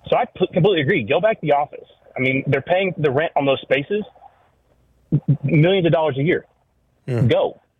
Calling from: Shawnee, Kansas, United States; from Western Shawnee

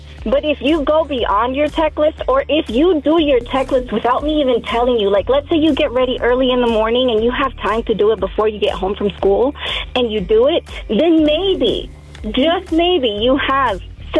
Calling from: Casa Grande, Arizona, United States; I'm calling from Casa Grande.

